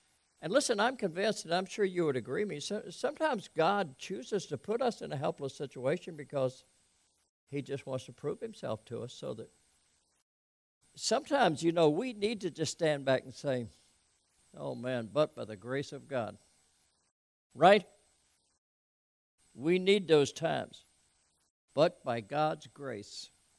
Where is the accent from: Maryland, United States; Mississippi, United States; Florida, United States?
Maryland, United States; Elkton; I grew up in Elkton, Maryland. Elkton's right off 95. It's between Baltimore and Philly.